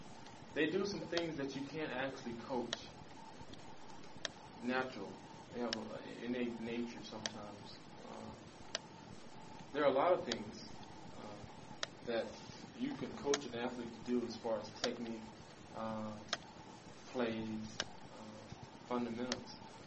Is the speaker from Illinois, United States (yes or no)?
no; Los Angeles, California, United States; now in Denver, United States; My wife's from Denver, and I was raised in Los Angeles.